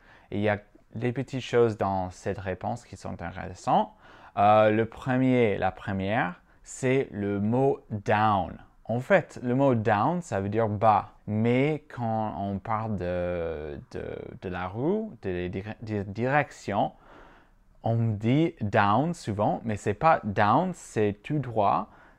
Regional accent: Midwest, United States; accent: Midwestern US; French is a second language; C'est peut-être mon accent du Midwest des États-Unis

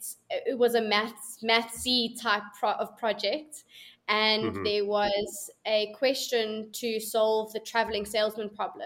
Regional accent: Edenvale, Gauteng, South Africa; Grew up in a place called Edenvale here in South Africa, and I studied at the University of Wits.

